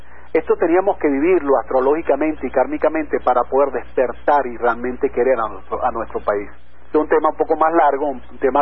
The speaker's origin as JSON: {"language": "Spanish", "country": "Venezuela", "said": "Las quiero mucho, mis queridas Gómez, mi pueblo venezolano, resiliencia"}